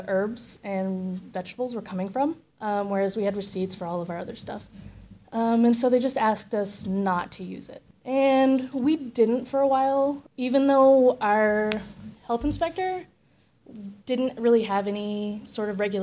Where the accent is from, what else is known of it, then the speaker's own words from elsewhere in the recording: Missouri, United States; Yeah, I'm from Missouri, and my mom is from Thailand